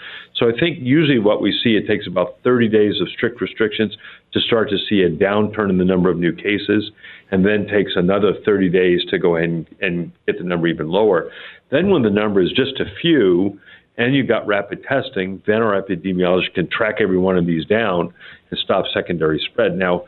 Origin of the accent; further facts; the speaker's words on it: New York City, New York, United States; Well, I grew up in New York City, and so living in a big city like that, you have a tremendous number of contacts.